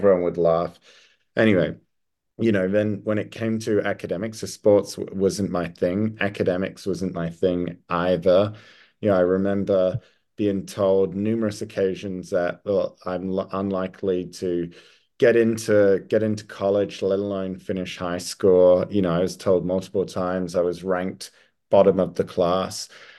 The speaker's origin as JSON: {"language": "English", "town": "Perth", "region": "Western Australia", "country": "Australia", "tie": "born or raised there", "said": "in Australia, I grew up in Perth, the most isolated city on the planet."}